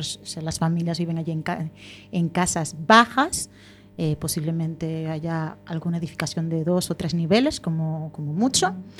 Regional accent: Atillo, Ecuador; now in Galicia, Spain; Y Atillo es el lugar donde yo nací y me crié. Cuando yo migro, que vengo aquí a Galicia, decido honrar mi comunidad

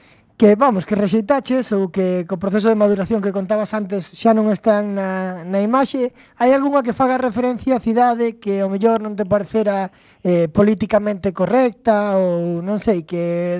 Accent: A Coruña, Galicia, Spain; eu son de Catanga

